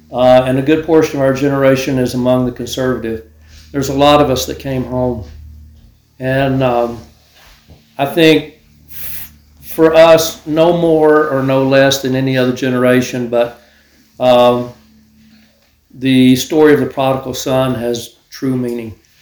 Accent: Texas, United States; I was raised in the Texas Bible Belt.

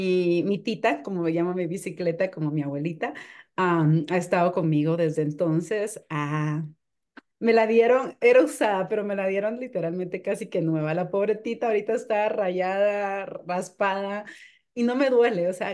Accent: Guatemala; now in United States; Mi esposo es hijo único y yo no tengo familia en ese país. Como bien decía Rocío, soy de Guatemala.

